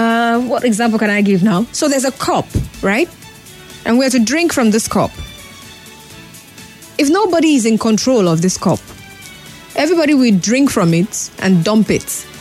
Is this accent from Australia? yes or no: no; Nigeria; I'm from the Igbo tribe, most of us liking to be money conscious.